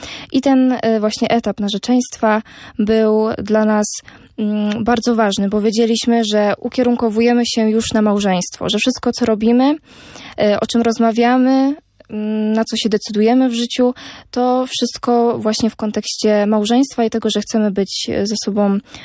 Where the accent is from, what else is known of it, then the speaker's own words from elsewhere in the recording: Lesser Poland, Poland; a kiedy dowiedział się, skąd pochodzę, że jest to Małopolska